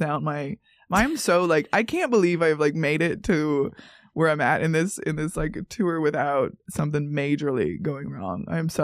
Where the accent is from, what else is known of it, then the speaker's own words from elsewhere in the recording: Minnesota, United States; I'm from Minnesota. We all did that.